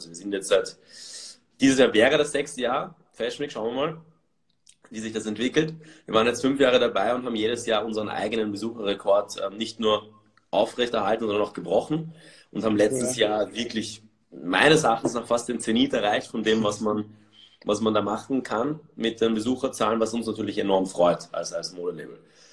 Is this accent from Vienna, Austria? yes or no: yes; Vienna, Austria; ich bin 27 geworden dieses Jahr, bin aus Wien, bin in Wien geboren und aufgewachsen